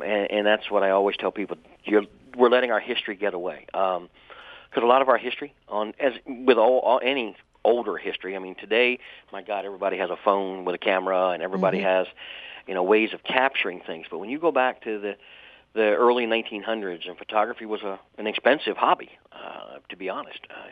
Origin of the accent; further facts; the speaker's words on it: Harrington, Delaware, United States; I grew up in Harrington, and literally the railroad tracks were just outside my back window.